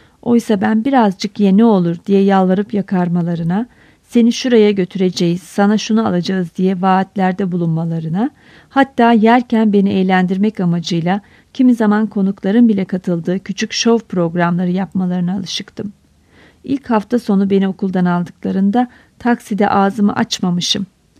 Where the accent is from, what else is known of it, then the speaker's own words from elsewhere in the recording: Istanbul, Turkey; Ben de doğma büyüme İstanbulluyum ama kentimin büyük bir kısmının yabancısı oldum.